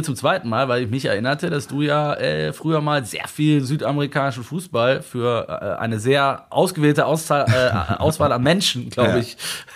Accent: Switzerland; Grüezi aus der schönen Schweiz, aus meiner alten Heimat von mir.

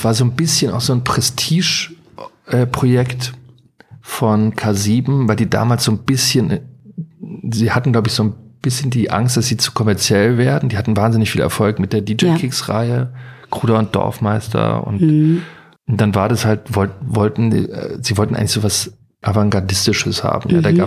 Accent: Berlin, Germany; in Berlin-Marienfelde, in Tempelhof, da wo ich aufgewachsen bin

